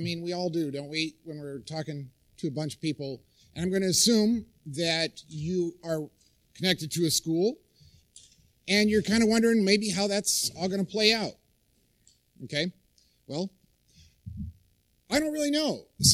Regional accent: Idaho, United States; I'm from Idaho, you are not.

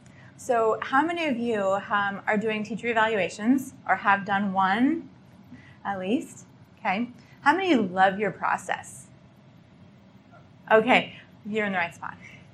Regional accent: Washington, United States; I'm from the other coast. I'm from Washington State.

